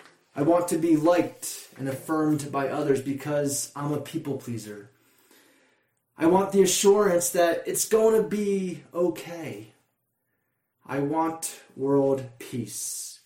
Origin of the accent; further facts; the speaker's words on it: Philadelphia, Pennsylvania, United States; Growing up in Philly, there was an amazing and wonderful place called Wawa.